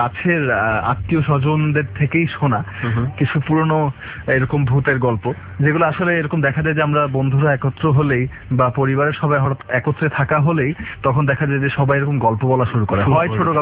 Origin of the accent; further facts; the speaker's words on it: Dhaka, Dhaka Division, Bangladesh; আমি ঢাকাইয়া এবং আমার নানু বাড়ি এবং দাদু বাড়ি দুটাই ঢাকায়, এবং বিশেষ করে নানু বাড়িটা হচ্ছে পুরান ঢাকায়।